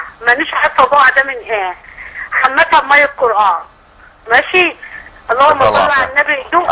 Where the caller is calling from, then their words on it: Damietta, Damietta Governorate, Egypt; انا من دمياط.